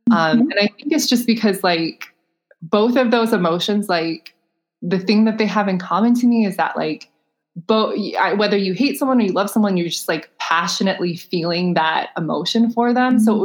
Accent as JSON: {"language": "English", "region": "Nebraska", "country": "United States", "tie": "born or raised there", "said": "And like I grew up in Nebraska, so that was easy to pull from for me."}